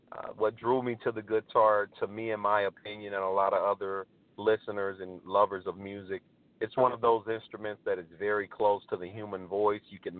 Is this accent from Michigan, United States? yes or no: no; Lufkin, Texas, United States; also born or lived in Santa Clarita; I'm originally from East Texas, Lufkin, Texas. I've been in Los Angeles, California area, actually Santa Clarita, which is like the suburbs of Los Angeles, for the past 21 years, and recently came back to my hometown area now here in the East Texas area.